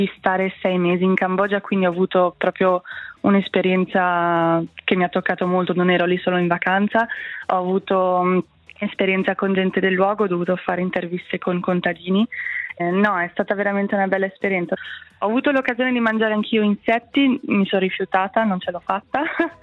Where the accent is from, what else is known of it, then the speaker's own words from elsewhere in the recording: Vico Morcote, Ticino, Switzerland; moved away as an adult; now in Wageningen, Netherlands; ho 23 anni, sono cresciuta a Vico Morcote, nel Luganese. Ho fatto tutte le scuole in Ticino, quindi scuole elementari a Morcote, scuole media a Barbengo, liceo Lugano 1.